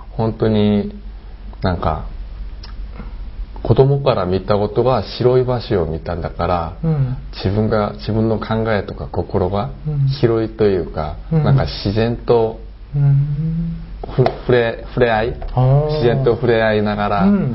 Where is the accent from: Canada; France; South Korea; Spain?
South Korea; Japanese is a second language; now in Japan; あ、韓国です。